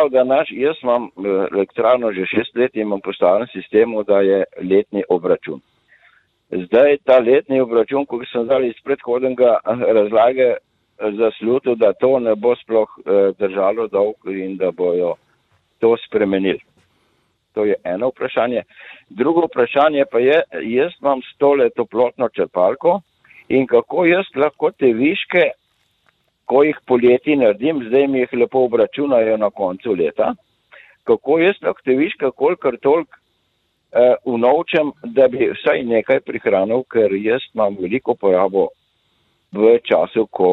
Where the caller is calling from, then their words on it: Litija, Central Sava, Slovenia; iz Litije sem.